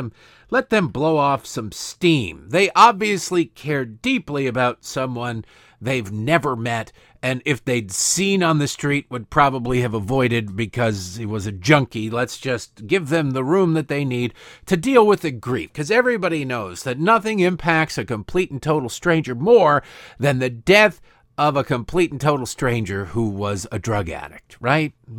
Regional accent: Detroit, Michigan, United States; I grew up in Detroit.

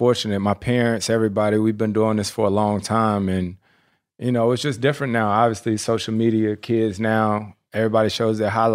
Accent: North Carolina, United States; Anything Michael Jordan, I'm born and raised in North Carolina.

